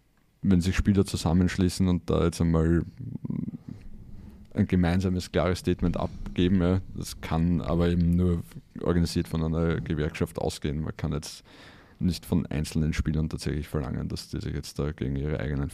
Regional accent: Austria; bei uns in Österreich

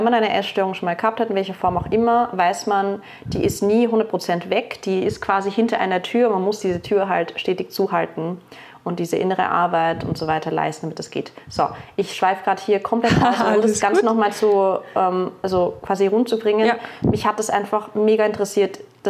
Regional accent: United Kingdom; now in Austria; Als Britin muss man natürlich auch Feldhockey, weil in Österreich nennt man das Landhockey, gespielt sehr lange

